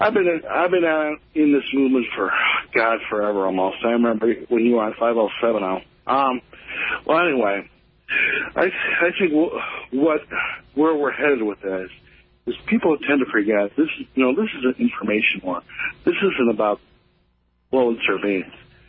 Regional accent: Ohio, United States; I'm from Northern Ohio.

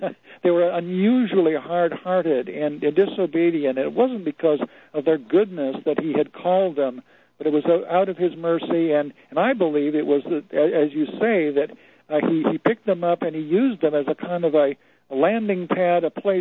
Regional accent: Oregon, United States; I'm from Oregon, and we just had a hate crimes bill here

